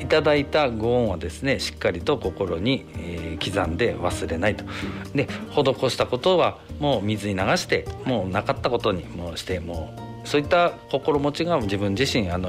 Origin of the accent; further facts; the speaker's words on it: Funahashi, Toyama, Japan; この生まれ育った船橋村というキーワードが、ずっと自分の心の中で残っておりまして、